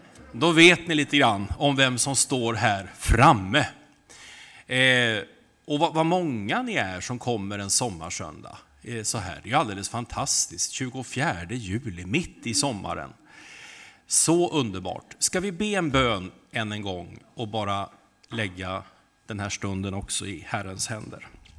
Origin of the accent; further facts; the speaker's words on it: Södertälje, Stockholm County, Sweden; Men jag kommer från Södertälje